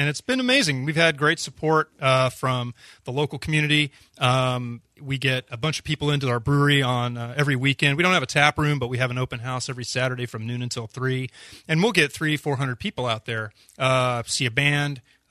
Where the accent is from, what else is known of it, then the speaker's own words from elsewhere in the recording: Irving, Texas, United States; No, I grew up in Irving.